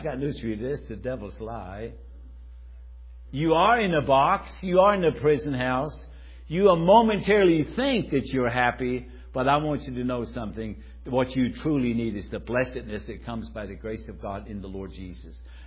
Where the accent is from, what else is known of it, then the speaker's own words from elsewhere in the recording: Germany; We used to have a little picture in our house where I was raised up in Germany.